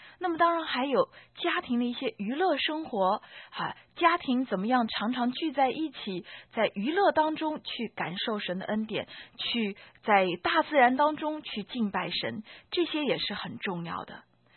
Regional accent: China; 可能我们中国人呢常常难以启齿的就是两性关系。

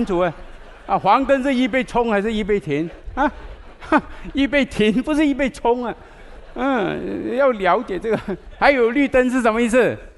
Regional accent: China; now in United States; 那我自己也是这个民族，就是我们中国人特别不懂得遵守律法

